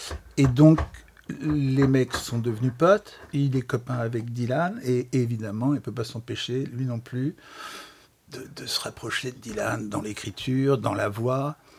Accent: France; d'autant qu'on est français et qu'on ne parle pas un mot d'anglais

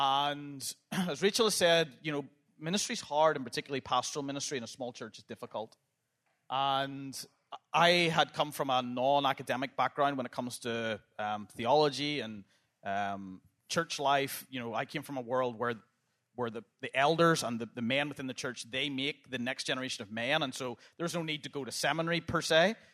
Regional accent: United Kingdom; But we are British

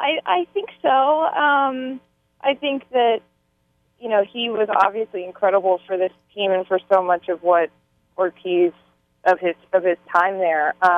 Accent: Boston, Massachusetts, United States; So, I grew up in Boston and actually have a bunch of ties to Maine, too.

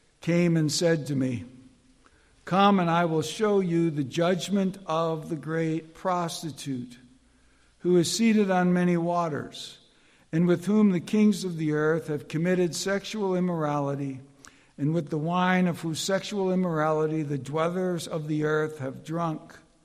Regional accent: Chicago, Illinois, United States; because I'm from Chicago, and Chicago, you know, was playing the Vikings

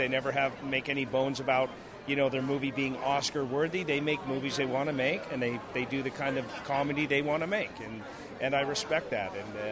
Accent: Canada; being a Canadian lad, I had aspirations of playing pro hockey.

